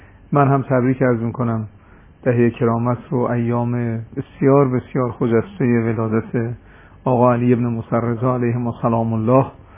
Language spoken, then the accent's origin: Persian; Mashhad, Razavi Khorasan, Iran; خب من مشهدی هم خراسانی هم